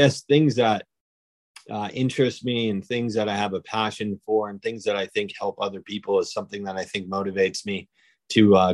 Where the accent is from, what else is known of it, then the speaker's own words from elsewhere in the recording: Webster, Massachusetts, United States; I'm actually born and raised in Webster, Massachusetts. And if you know where that is, it's right on the border of Dudley, Mass.